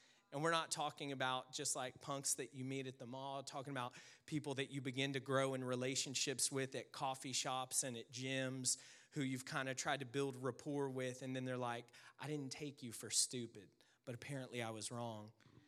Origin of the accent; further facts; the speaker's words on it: Louisiana, United States; I'm from Louisiana, now I've seen more snow than all of you guys put together.